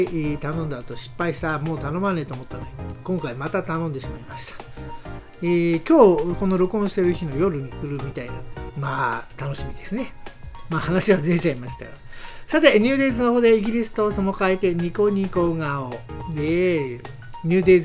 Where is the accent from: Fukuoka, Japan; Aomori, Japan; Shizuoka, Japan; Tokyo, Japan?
Aomori, Japan; 地元の青森の交流館みたいなのがあるんですよ